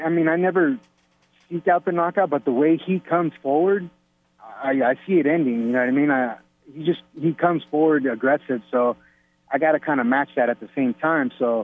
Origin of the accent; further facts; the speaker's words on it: Pechanga, California, United States; because I think Pechanga might be open by then, and that's my hometown here.